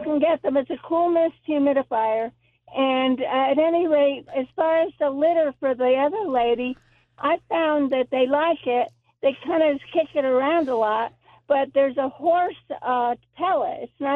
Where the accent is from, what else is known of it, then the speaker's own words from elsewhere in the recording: Westerlo, New York, United States; I'm right now from my call, but I'm from Westerlo, New York.